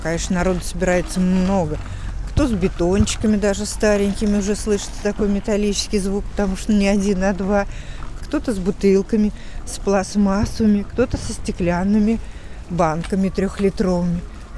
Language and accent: Russian; Sergiev Posad, Moscow Oblast, Russia; Ну, в общем-то, я родилась, конечно, в Загорске. Сейчас это Сергиев Посад. Я здесь училась, заканчивала школу.